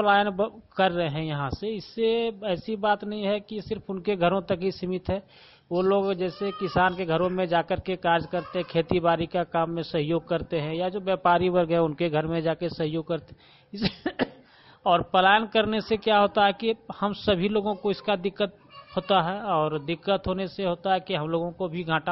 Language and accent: Hindi; Sohna, India; मैं सोहना का रहने वाला हूं।